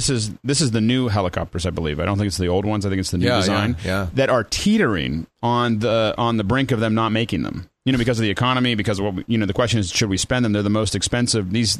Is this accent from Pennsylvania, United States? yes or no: yes; Pittsburgh, Pennsylvania, United States; You know, I'm from Pittsburgh, okay.